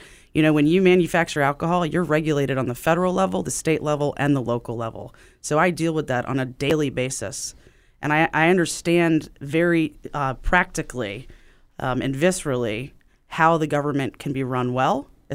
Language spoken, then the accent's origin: English; Silver Spring, Maryland, United States; Yeah, so I grew up in Silver Spring, Maryland. My mother actually still lives in the house that I grew up